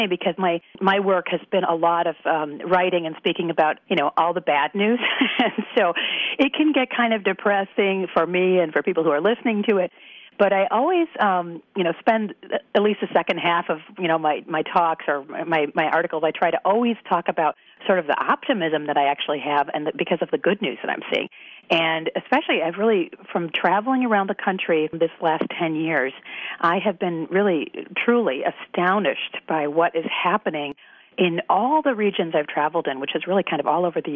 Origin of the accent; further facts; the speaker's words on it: Michigan, United States; And, being a Midwesterner myself, I'm originally from Michigan, I'm back there quite often.